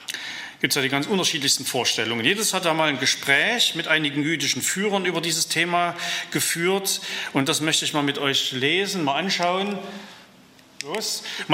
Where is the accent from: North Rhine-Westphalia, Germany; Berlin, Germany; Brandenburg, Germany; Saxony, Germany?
Saxony, Germany; Leipzig; Und das war für uns so als Leipziger, die da aus so einer Gründerzeitwohnung kamen